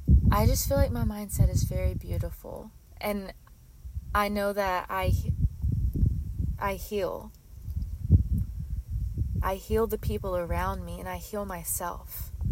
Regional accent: Texas, United States; I got to eat crawfish, and y'all know I'm from Texas. And I just moved back home.

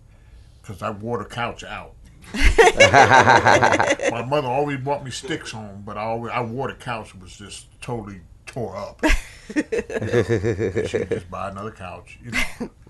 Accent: New Jersey, United States; also born or lived in Florida; But I'm from New Jersey, you know, so.

